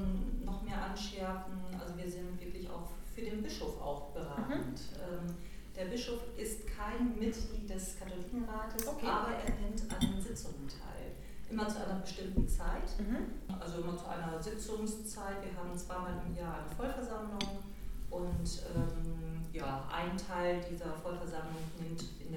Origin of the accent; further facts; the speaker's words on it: Cloppenburg, Lower Saxony, Germany; Ich komme aus Kloppenburg. Ich glaube, mich ist schon gut katholisch.